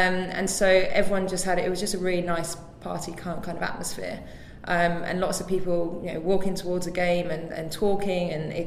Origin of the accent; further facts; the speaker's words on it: England, United Kingdom; when I was growing up in England, it was very much these are boys' sports and these are girls' sports